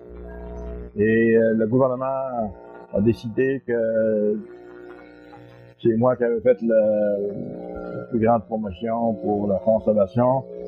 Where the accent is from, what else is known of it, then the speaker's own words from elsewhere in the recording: Sept-Îles, Quebec, Canada; also born or lived in Clark City; Toute ma vie, je suis né à Clark City, où ça n'existe plus maintenant, à 18 000 de Sept-Îles.